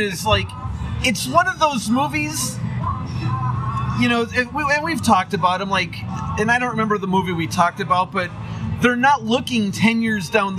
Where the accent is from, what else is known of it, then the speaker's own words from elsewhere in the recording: Chicago, Illinois, United States; But now, growing up in Chicago, when. Yeah, I mean, going to the Chicago Stadium.